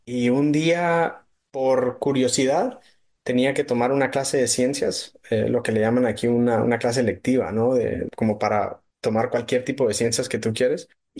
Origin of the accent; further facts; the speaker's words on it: Guatemala City, Guatemala Department, Guatemala; Como guatemalteco que creció en la capital.